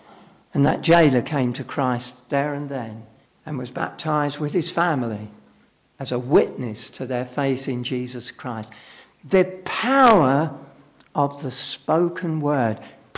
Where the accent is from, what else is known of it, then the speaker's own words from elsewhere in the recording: London, United Kingdom; I can look back in my youth when I lived, obviously I'm a Londoner